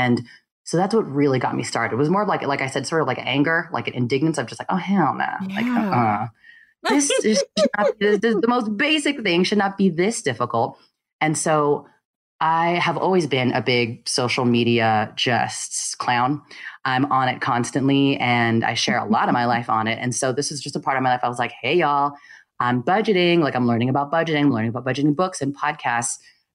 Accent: United States; I'm the Filipino American daughter of immigrants who both, neither of them work in finance.

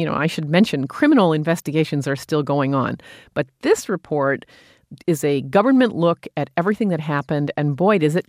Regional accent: United States; this notion from as an American, you know, the idea that you have any kind of press regulation is very repugnant and scary.

